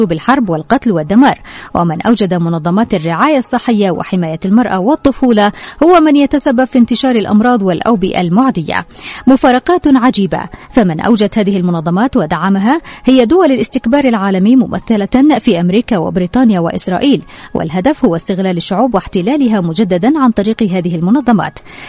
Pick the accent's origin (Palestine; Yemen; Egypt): Yemen; فعلينا جميعا كيمنيين أحرار